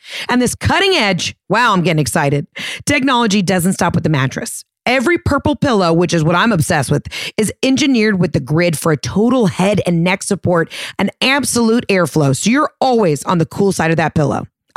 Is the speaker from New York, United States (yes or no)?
no; Atlanta, Georgia, United States; yo, I'm a comic from Atlanta.